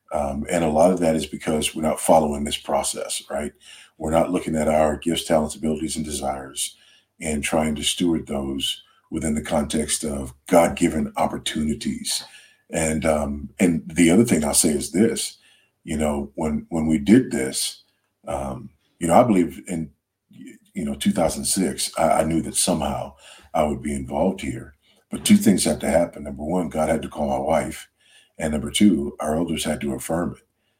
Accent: United States; I am absolutely not an African. I am an American through and through.

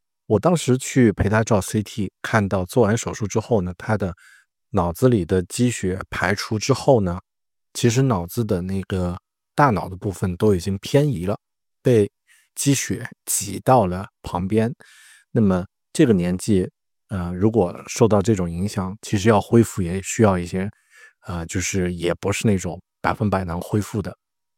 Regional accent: Kunming, Yunnan, China; now in Auckland, New Zealand; 那么于是呢我又第二次紧急从奥克兰呢飞回了我的家乡昆明

